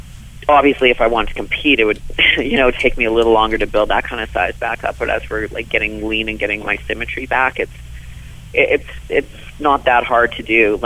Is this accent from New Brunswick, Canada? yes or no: no; Thunder Bay, Ontario, Canada; where I grew up in Thunder Bay, it was a big deal to be, you know, everyone was doing the bench press contest.